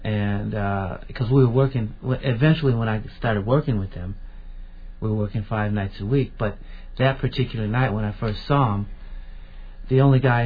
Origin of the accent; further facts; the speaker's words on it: Evanston, Illinois, United States; this was 63rd, and I'm from Evanston, so I was still a little frightened, you know